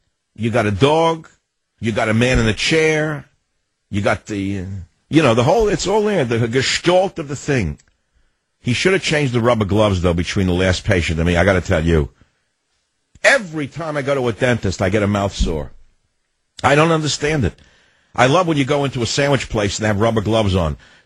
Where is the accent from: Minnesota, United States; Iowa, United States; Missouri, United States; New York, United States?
New York, United States; Queens; I grew up in Queens.